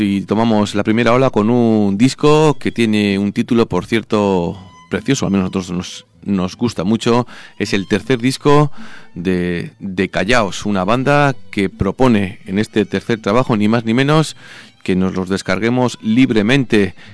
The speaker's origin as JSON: {"language": "Spanish", "town": "Armintza", "region": "Basque Country", "country": "Spain", "said": "Nosotros somos de un pueblito que no llega a la categoría de pueblo, pertenece al municipio de Lemois. Nosotros somos de Armincha, del puerto marinero de Armincha"}